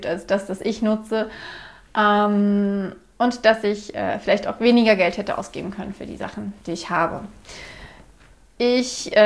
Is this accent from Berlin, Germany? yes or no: yes; Berlin, Germany; Ich war mir als Berlinerin komplett bewusst, dass ich Enten verschlucke, dass ich Worte auf eine bestimmte Art und Weise betone.